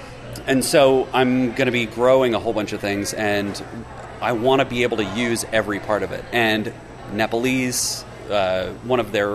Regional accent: Alabama, United States; I'm a vegetarian from Alabama.

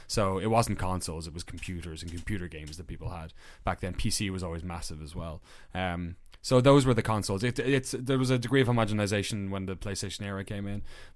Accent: Ireland; I'm from the Republic of Ireland, which is not part of the United Kingdom.

